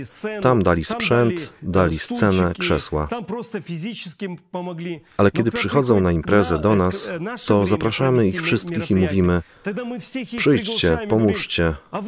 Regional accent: Odesa, Odesa Oblast, Ukraine; Jestem z Odessy. Jestem Ukraińcem. Kocham swoje miasto, kocham swój kraj.

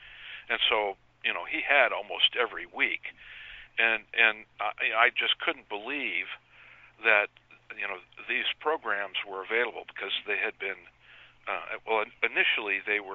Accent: Indiana, United States; I'm originally from Indiana

